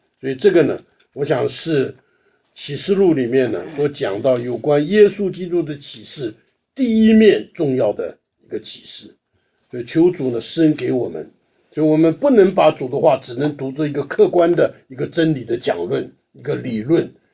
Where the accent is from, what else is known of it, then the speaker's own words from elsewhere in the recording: China; 我们中国人呢常常就是教会是教堂